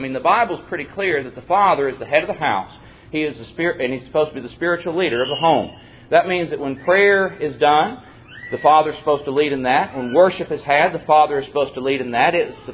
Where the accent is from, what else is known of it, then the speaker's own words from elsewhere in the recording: the South, United States; but we're all from the South here, so we're going to call them Lois and Eunice.